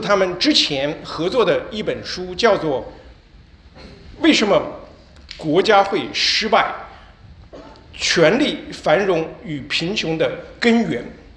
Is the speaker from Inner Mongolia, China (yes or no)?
yes; Hohhot, Inner Mongolia, China; 我小的时候父母让我学小提琴，给我买小提琴的时候，在内蒙古呼市只有基本上一家商场卖小提琴